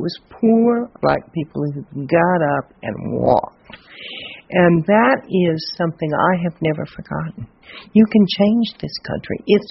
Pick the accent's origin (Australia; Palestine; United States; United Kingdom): United States; Southern United States; I grew up in the South before the Civil Rights Movement.